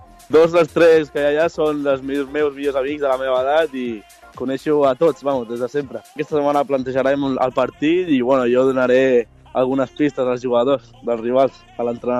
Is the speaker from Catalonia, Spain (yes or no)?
yes; Sant Adrià de Besòs, Catalonia, Spain; also born or lived in Badalona; Soc de Badalona, però bueno, he fet tota la vida a Sant Adrià i jugava a Sant Adrià fins a mini